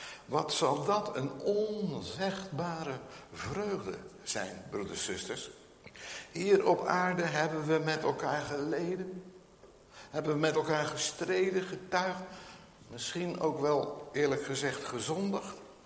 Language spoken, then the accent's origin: Dutch; Nunspeet, Gelderland, Netherlands; Maar ja, ik kom uit Nunspeet van de Veluwe.